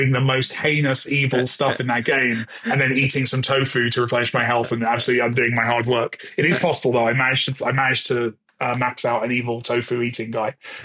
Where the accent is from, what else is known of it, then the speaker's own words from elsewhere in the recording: South of England, United Kingdom; accent: generic Southern English; Well, even I don't have one, and I'm half Welsh, so